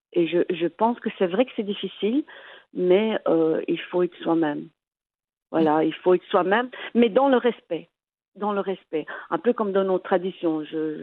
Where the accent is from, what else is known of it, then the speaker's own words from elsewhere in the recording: Oujda, Oriental, Morocco; Donc, moi, je suis originaire de Oujda, mais j'ai eu un coup de cœur pour la baie de Tanger.